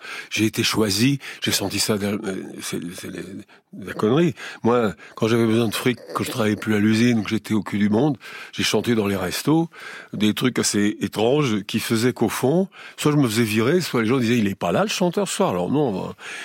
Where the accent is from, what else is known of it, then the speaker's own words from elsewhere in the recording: Belgium; je suis noir, je suis belge, je suis fumée, poussière, vacarme et tout ça.